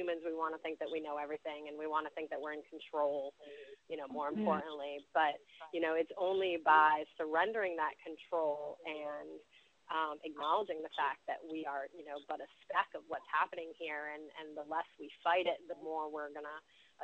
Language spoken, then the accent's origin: English; Cranston, Rhode Island, United States; I'm from Cranston, Rhode Island